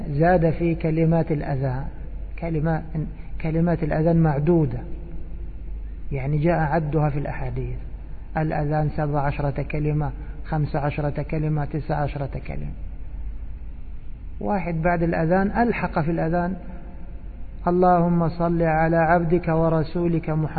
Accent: Egypt; وهي صورة مشهورة في بلادنا مصر

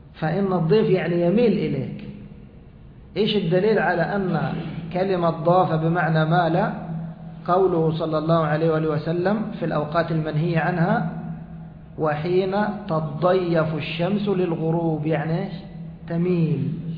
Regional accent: Egypt; ربما عندنا في مصر لا، كيف رأس الخروف؟

